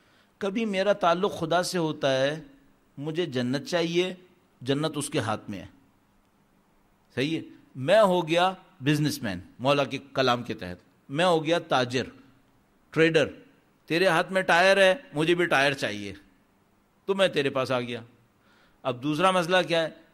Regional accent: Sindh, Pakistan; خود Indus valley civilisation جس میں ہمارا علاقہ آتا ہے سندھ کا

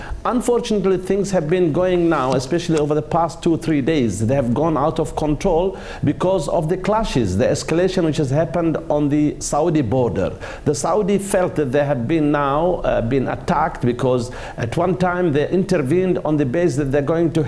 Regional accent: Aden, Yemen; I come from Aden, you know, there were 100 people who were killed, innocent people who were just attacked by the rebels in the port of Tawahi in Aden 3 days ago.

